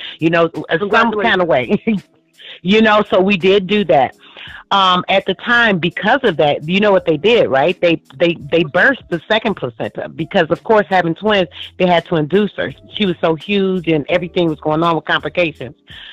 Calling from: Rochester, New York, United States; I'm calling from Rochester, New York.

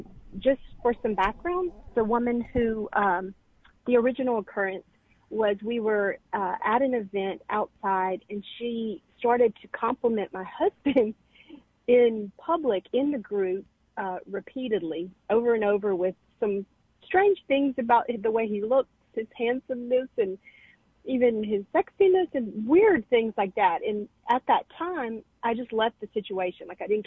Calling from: Arkansas, United States; Arkansas, yes.

